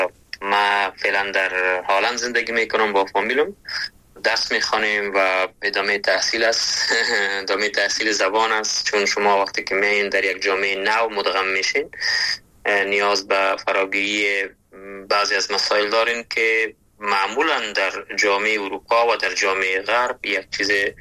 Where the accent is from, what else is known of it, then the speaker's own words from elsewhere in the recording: Kabul, Afghanistan; ما در کابل به دنیا آمدیم ولی در اصل از لغمان هستم